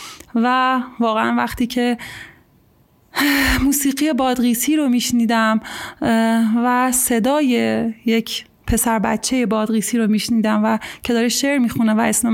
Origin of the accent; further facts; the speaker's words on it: Kerman, Iran; also born or lived in Afghanistan; الان سالهاست که اگه از من بپرسن اهل کجایی، نمیگم که اهل کرمانم، میگم اهل هیچ کجا و اهل همه جام